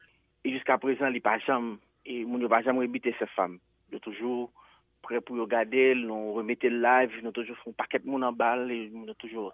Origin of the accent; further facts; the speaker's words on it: Haiti; c'est réalité pas nous en tant qu'Haïtien.